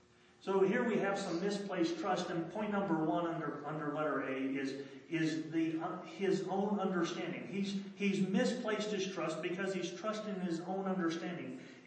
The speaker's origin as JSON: {"language": "English", "country": "United States", "tie": "born or raised there", "said": "I was raised on the Navajo Reservation, and Laura knows what I'm talking about."}